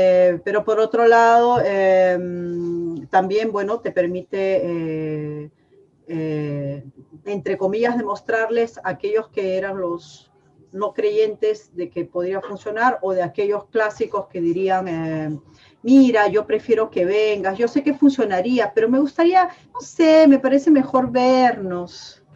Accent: Peru; soy peruana y soy cevichera

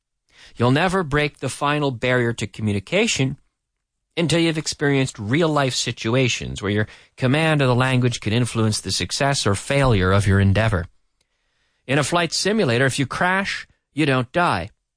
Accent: Liverpool, Nova Scotia, Canada; when I was about 8 years old, there was a deli in my hometown of Liverpool, Nova Scotia, Canada.

